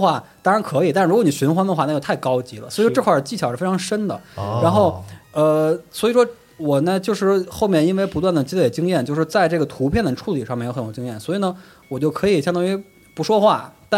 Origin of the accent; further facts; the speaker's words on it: China; 我是中国人嘛，我跟老外交流那是有点困难的